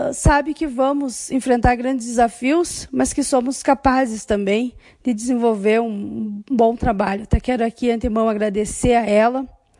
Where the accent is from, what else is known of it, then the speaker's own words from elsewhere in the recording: Barros Cassal, Rio Grande do Sul, Brazil; natural de Barros Cassal, filha de agricultores, vim lá do interior, então, do Pontão do Ópio, interior de Barros Cassal.